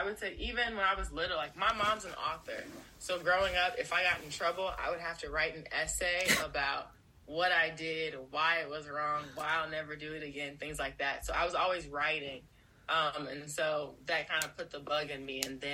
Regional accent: Chicago, Illinois, United States; And it was based out of Chicago, made in Chicago. I'm from Chicago.

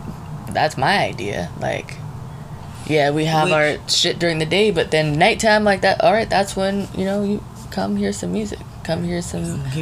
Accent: Pasadena, California, United States; But we're, backstory, we're from Pasadena.

